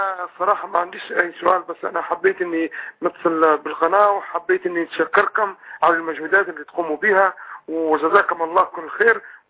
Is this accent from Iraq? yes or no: no; Libya; أنا مواطن ليبي، يعني مواطن ليبي